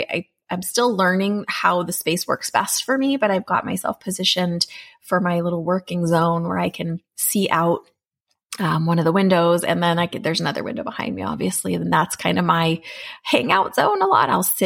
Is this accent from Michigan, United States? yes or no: no; Boston, Massachusetts, United States; I'm from Boston and I grew up in the city and I grew up around ambient noises.